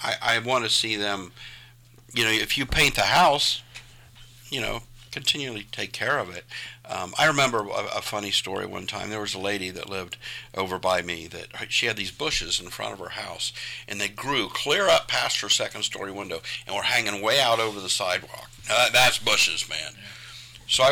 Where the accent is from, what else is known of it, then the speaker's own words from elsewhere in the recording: Columbus, Ohio, United States; born there; I was born on South Harris Avenue in North Harris. In Columbus, Ohio, in 1958, and that was a very blue-collar neighborhood at the time.